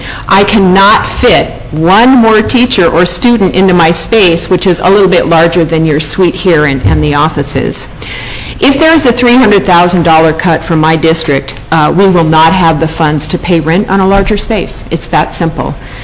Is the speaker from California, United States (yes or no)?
no; Alaska, United States; I was born and raised in Alaska. Gary and I went to the same high school.